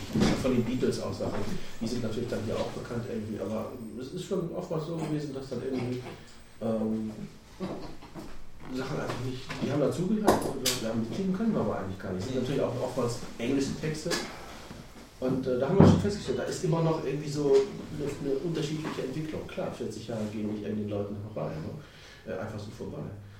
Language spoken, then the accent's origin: German; East Germany, Germany; wir sind natürlich auch Camper aus dem Osten, gebürtige Ostler sozusagen.